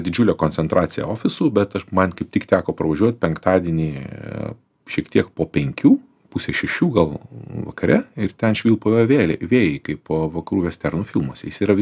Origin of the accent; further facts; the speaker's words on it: Vilnius, Vilnius County, Lithuania; born there; Iš tikrųjų, tai aš esu gimęs Vilniuje, bet mano pase parašyta, kad gimiau Kaune.